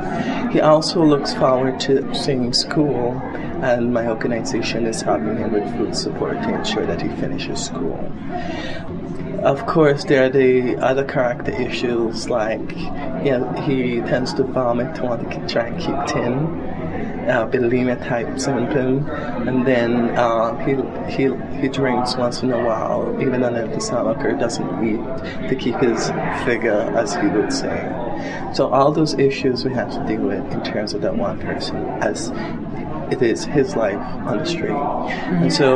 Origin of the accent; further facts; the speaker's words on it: Belize; I'm from Belize. I am the president of the United Belize Advocacy Movement.